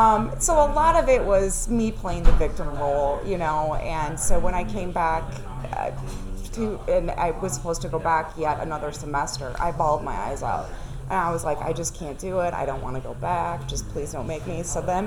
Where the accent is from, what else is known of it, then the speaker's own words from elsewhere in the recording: Rockford, Illinois, United States; moved away; I grew up in Rockford, Illinois.